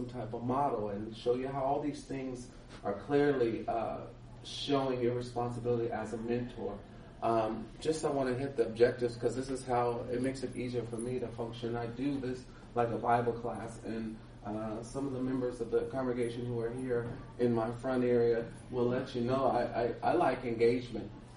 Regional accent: University Place, Washington, United States; Okay. I am from University Place, Washington, which is basically in Tacoma, Washington, on the elbow of Seattle, Washington. Beautiful place on West Tacoma.

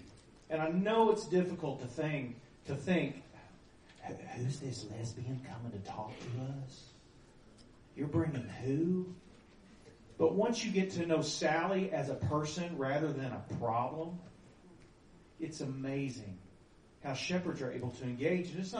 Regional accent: Tennessee, United States; now in Dallas, United States; I grew up in Tennessee, so I'm on the mission field in Dallas.

